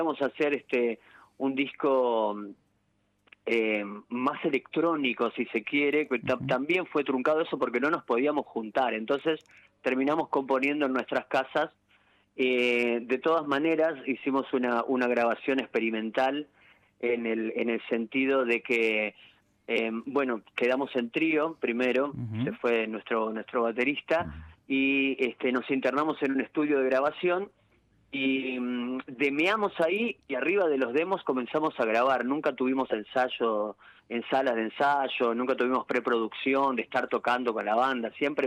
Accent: Chaco, Argentina; No, yo vengo del Chaco

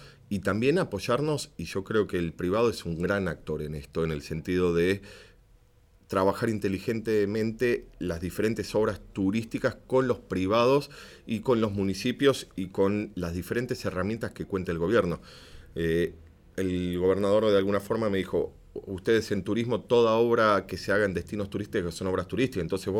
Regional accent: Argentina; ni hablar de la cordillera, que es de donde vengo.

